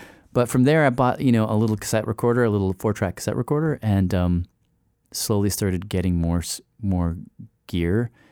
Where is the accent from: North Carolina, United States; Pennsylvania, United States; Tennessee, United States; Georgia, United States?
Tennessee, United States; Because I was this sort of scrawny Arab kid growing up in Tennessee, and I spent a lot of time in my room.